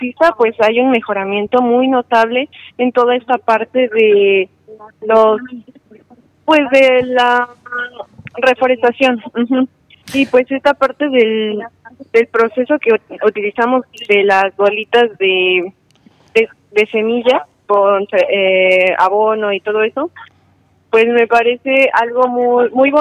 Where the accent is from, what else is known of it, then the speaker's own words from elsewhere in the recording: Mexico; yo soy de México, entonces en México pues la industria ecológica no está como muy desarrollada.